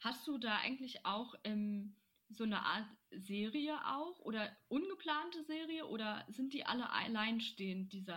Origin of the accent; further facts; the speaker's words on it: Berlin, Germany; denn ich bin ja Berlinerin und bin auch öfter mal da.